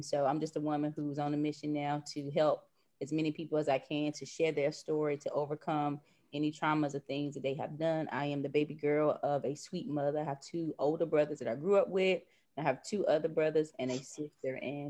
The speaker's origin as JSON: {"language": "English", "region": "North Carolina", "country": "United States", "moved": "as an adult", "lives_now": "Maryland", "said": "So I'm from North Carolina. I live in Maryland. I moved here about 6 years ago."}